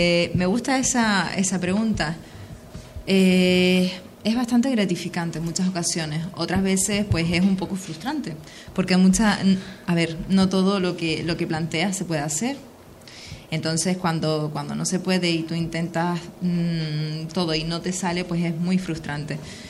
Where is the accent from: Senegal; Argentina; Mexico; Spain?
Spain; Canary Islands; Bueno, pues vengo de aquí, de Lanzarote. Yo vivo en Costa Teguise.